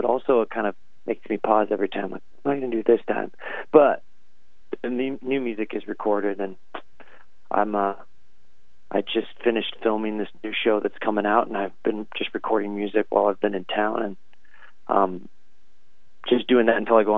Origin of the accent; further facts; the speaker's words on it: Palm Springs, California, United States; Yeah, and I grew up in Palm Springs, and everything's like golf and tennis and stuff.